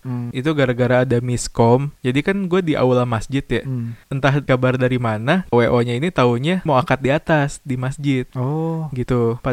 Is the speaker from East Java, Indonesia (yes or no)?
no; Jakarta, Indonesia; walaupun gue orang Betawi ya.